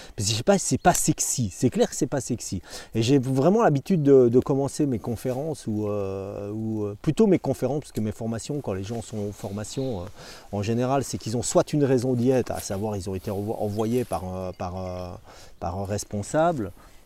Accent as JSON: {"language": "French", "country": "Belgium", "lives_now": "France", "said": "C'est quelque chose qui s'est complètement perdu ici ou même chez nous, chez moi en Belgique, même si maintenant je suis sartois d'adoption"}